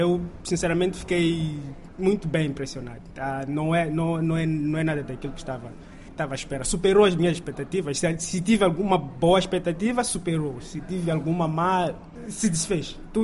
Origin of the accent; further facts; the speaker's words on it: Mozambique; now in China; é um pouco diferente de onde eu venho. Se tu és estrangeiro, vens para Moçambique e falas mal de Moçambique, és capaz de ter apoio do moçambicano